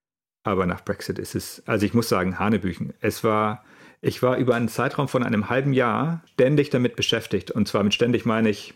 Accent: Bavaria, Germany; born there; now in Hamburg, Germany; ich wohne in Hamburg. Ich bin eigentlich gebürtiger Allgäuer aus Süddeutschland, also weit weg. Und lebe jetzt aber seit 12 Jahren in Hamburg

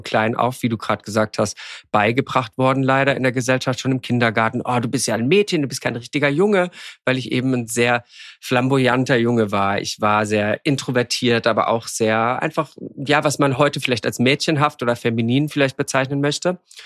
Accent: Karlsruhe, Baden-Württemberg, Germany; ich bin ja im konservativen Karlsruhe aufgewachsen in Süddeutschland und damals in 90ern, ich bin 86 geboren, dann in 90ern dort groß geworden

